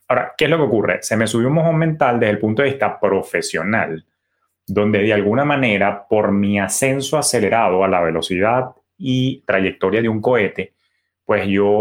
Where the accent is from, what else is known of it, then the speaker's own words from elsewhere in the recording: Venezuela; yo era ya tesorero de un banco comercial también en mi país natal. Es decir, de pasante a gerente de tesorería de un banco de tamaño mediano en Venezuela